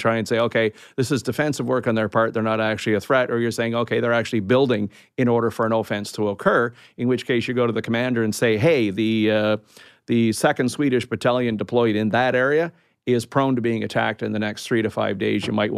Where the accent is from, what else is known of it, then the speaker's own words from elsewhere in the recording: Canada; I'm a Canadian.